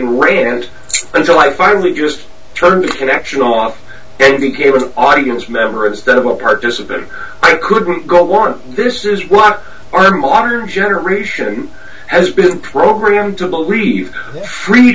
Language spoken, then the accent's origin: English; St. Catharines, Ontario, Canada; I'm from just outside of Niagara Falls, Canada, a little city called St. Catharines, right down in what we call the Banana Belt, about as far south as you can get in the Great White North.